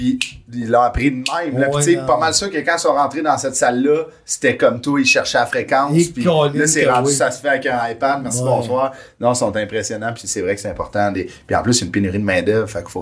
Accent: Quebec, Canada; on vient de la Côte-Nord, là

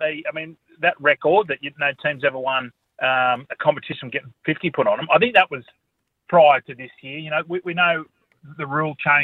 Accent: Bondi, New South Wales, Australia; I remember going to the sports ground because obviously I grew up in Bondi

